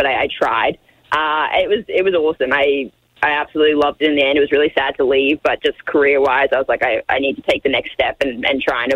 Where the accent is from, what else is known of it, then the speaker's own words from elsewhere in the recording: Australia; I am Australian after all. I do like a drink.